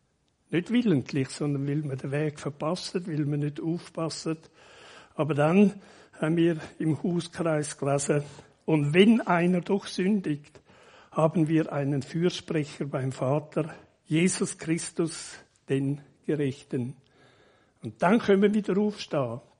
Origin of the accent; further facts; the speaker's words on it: Switzerland; als Schweizer, also ich denke zuerst einmal als Rütli, oder?